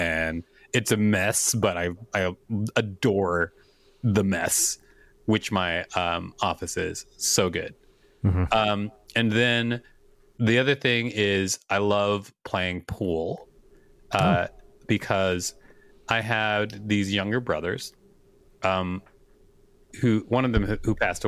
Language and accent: English; Minneapolis, Minnesota, United States; I'm from Minneapolis too, so I've been thinking about it myself.